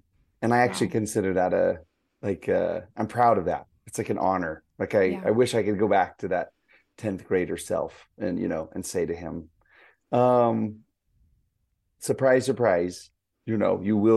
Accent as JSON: {"language": "English", "town": "Houston", "region": "Texas", "country": "United States", "tie": "born or raised there", "lives_now": "Utah, United States", "said": "And I grew up in Houston. And so we, in the morning time, went, you know, before school."}